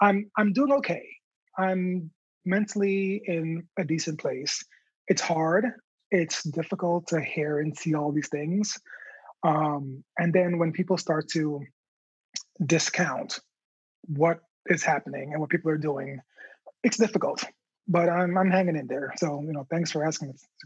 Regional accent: United States; I'm a Jamaican American man.

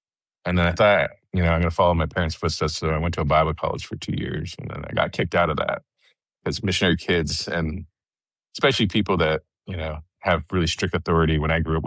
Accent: Indonesia; now in United States; So I grew up in Indonesia. I'm a missionary kid, so I grew up there

